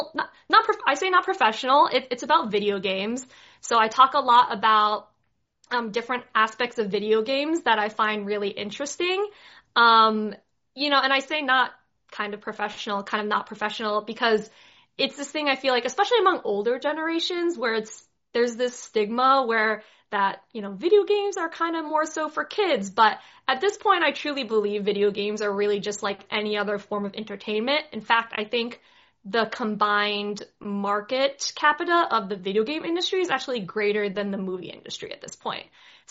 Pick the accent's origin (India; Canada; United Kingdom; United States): United States; born there; I come from an immigrant family. My parents are from China. I was born in America